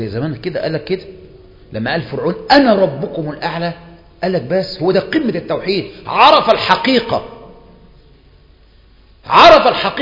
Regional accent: Egypt

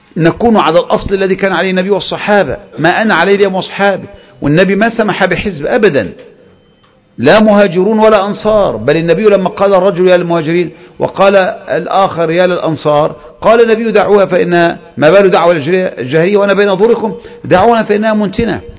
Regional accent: Egypt; ولهذا لما قامت الثورات عندنا في مصر ايه اللي حصل؟

